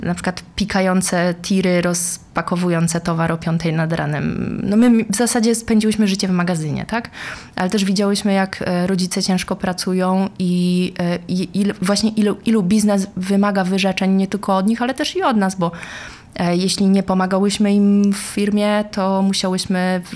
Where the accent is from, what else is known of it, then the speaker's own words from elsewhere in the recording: Kamień Pomorski, West Pomeranian Voivodeship, Poland; Jesteśmy z Kamienia Pomorskiego, stamtąd pochodzimy, tam się urodziłyśmy.